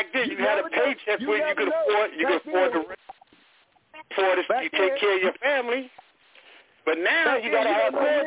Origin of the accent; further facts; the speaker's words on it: New Jersey, United States; I'm from Jersey.